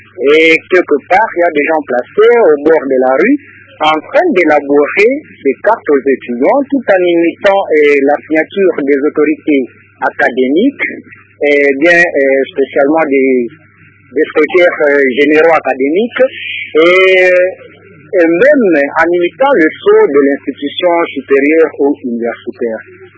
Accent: Kananga, Kasaï-Central, DR Congo; qu'on est en train d'élaborer ici chez nous à Kananga.

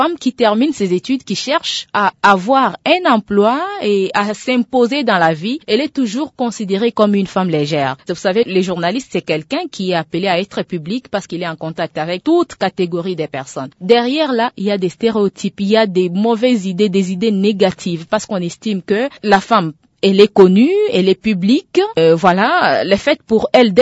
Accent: Kasaï-Central, DR Congo; Surtout ici chez nous au Kasaï Central, messieurs les journalistes.

